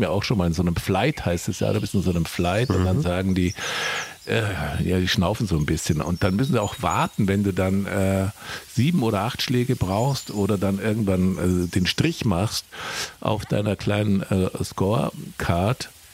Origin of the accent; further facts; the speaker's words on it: Bavaria, Germany; ich komme ja aus dem Allgäu